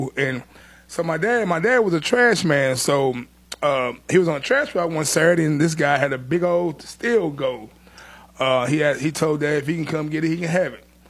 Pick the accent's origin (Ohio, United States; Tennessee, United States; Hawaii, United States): Tennessee, United States; Portland; also born or lived in Indianapolis, United States; Well, I was born in Indianapolis, but I moved to Portland when I was about 5 years old. I went through all the, you know, Walt Hardison, and I went through Portland High School